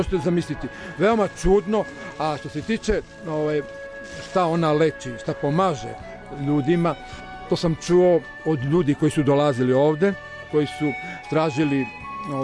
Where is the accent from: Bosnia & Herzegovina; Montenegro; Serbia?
Serbia; Aleksinac, Southern and Eastern Serbia; Ne, ja sam iz Aleksinca, ali je moja supruga odavde